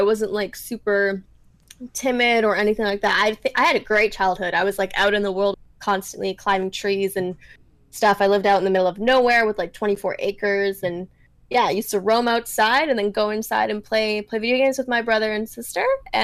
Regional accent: Canada; I'm from Canada, yes. I'm from the north. And I most likely said something with a different O sound to it.

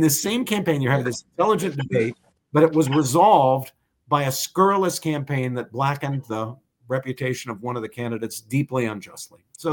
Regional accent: West Virginia, United States; my home state of West Virginia, by the way, that's where I come from.

